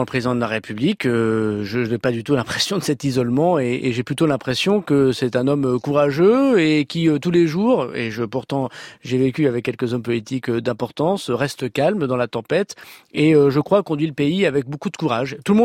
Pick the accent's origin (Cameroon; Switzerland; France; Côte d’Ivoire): France; Hauts-de-France; le proverbe que j'ai chez moi dans le Nord fonctionne.